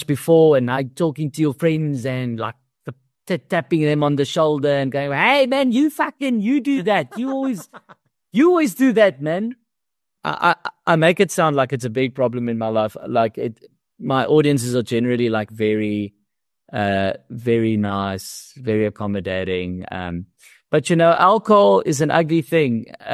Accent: South Africa; Because that's also a skill you have to learn as a South African director

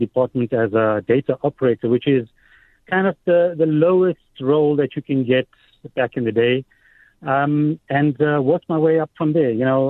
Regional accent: Thornville, KwaZulu-Natal, South Africa; Started off in a very little town called Thornville down in KZN in the Midlands. My dad was actually a farm manager, so grew up on a farm.

